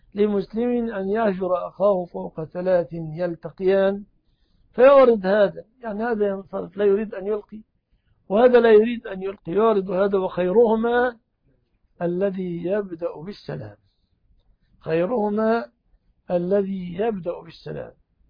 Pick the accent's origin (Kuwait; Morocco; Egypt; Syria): Egypt; في بلادنا مصر